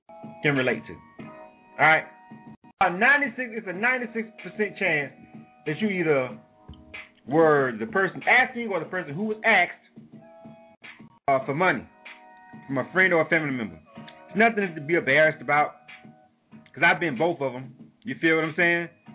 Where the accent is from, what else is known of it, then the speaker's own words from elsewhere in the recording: Panama City, Florida, United States; That's 7 to 9 in the Bay for all my Panama City, Florida folks, my hometown.